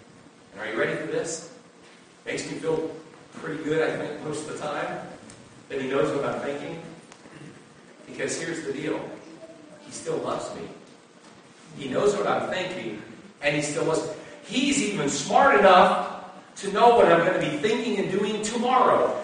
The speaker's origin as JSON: {"language": "English", "region": "California", "country": "United States", "tie": "born or raised there", "said": "We used to call it, where I grew up in California, with all the gangs, we called it clout."}